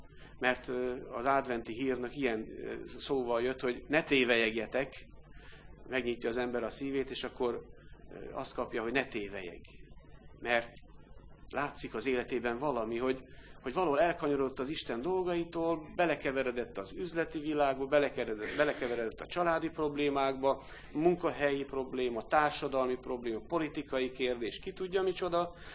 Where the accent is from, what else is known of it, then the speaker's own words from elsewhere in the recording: Karcag, Jász-Nagykun-Szolnok, Hungary; born there; Karcagon vettük ott, ahol én születtem, és anyámnál voltunk otthon.